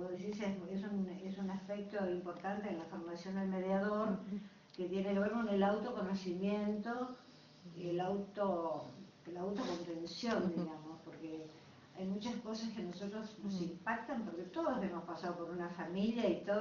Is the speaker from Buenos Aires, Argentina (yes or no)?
yes; Buenos Aires, Argentina; Ayer yo soy de Buenos Aires, en los tribunales de Buenos Aires.